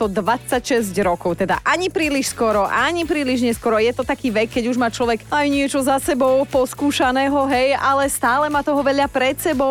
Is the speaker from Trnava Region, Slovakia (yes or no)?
yes; Borovce, Trnava Region, Slovakia; No, za dobrotu, náš obrotu, ako sa hovorí u nás v Borovciach.